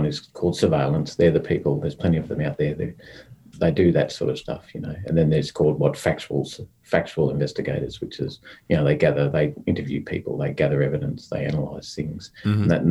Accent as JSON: {"language": "English", "region": "Queensland", "country": "Australia", "said": "I'm from Queensland."}